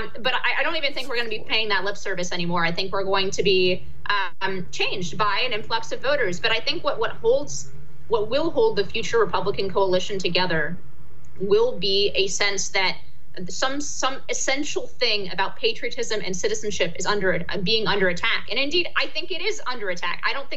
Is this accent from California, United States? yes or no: yes; California, United States; I'm originally from California, and we've been doing this forever.